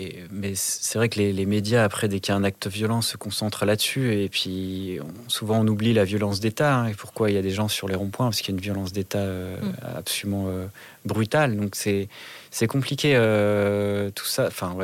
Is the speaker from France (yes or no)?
yes; France; also born or lived in Belgium; Moi, je peux dire ça des Français, je suis Français, mais parce que j'ai vécu en Belgique